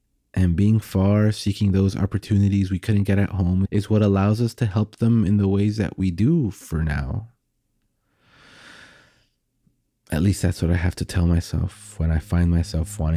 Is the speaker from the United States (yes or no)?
yes; El Paso, Texas, United States; moved away; But I was always from El Paso. I never stopped saying that. I mean, I still say that. I still refer to El Paso as home